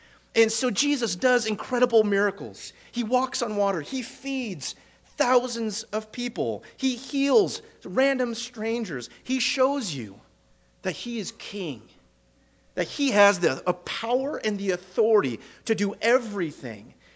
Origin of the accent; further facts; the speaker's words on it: United States; I'm an American. I never sacrifice.